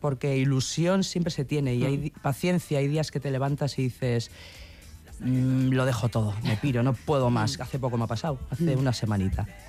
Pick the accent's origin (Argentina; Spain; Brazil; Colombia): Spain; Basque Country; Sí, somos muy vascos, y no pasa nada, a mí me encanta. Entonces yo, como soy así también muy vasco-africana y cabezota